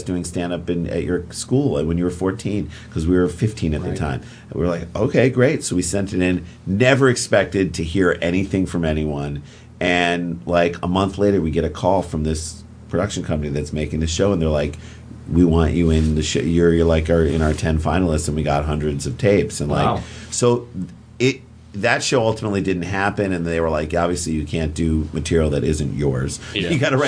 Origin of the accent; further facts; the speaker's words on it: St. Louis, Missouri, United States; As a St. Louis guy, and we grew up in St. Louis